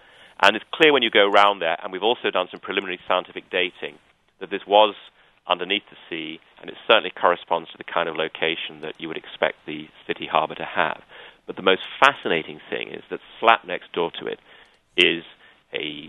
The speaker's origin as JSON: {"language": "English", "country": "United Kingdom", "said": "I mean, being a Brit, I'm going to take something like a James Bond novel as my example."}